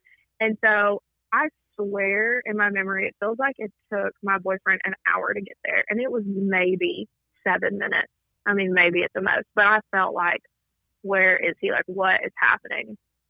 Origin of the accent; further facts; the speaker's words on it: Oliver Springs, Tennessee, United States; So I'm from Oliver Springs. It's like a town next to us that has the hospital.